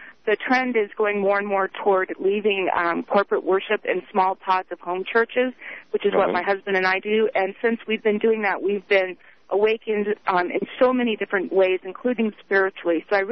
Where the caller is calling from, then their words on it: Colorado, United States; I'm calling from Colorado.